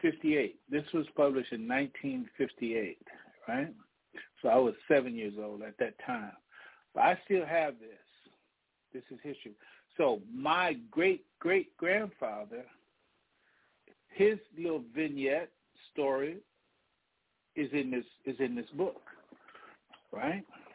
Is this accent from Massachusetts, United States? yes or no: no; Denison, Texas, United States; born there; I was born in Denison, Texas, as she, of course, was.